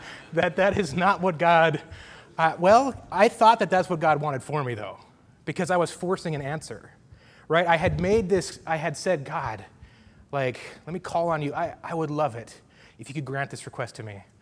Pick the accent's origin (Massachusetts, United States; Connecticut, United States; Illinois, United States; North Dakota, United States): North Dakota, United States; And my hometown, I'm from North Dakota, which you'll probably pick up in my accent occasionally if you haven't realized that yet.